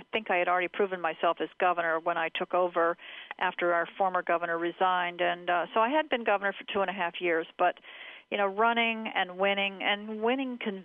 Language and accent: English; Norfolk, Virginia, United States; I was born and reared in Norfolk, Virginia, but I spent my summers with my aunt and uncle on a farm in North Carolina.